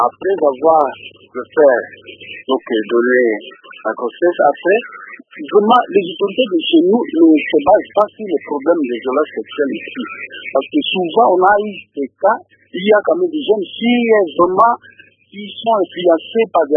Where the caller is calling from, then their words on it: Dungu, Haut-Uélé, DR Congo; Ici, chez nous, à Dungu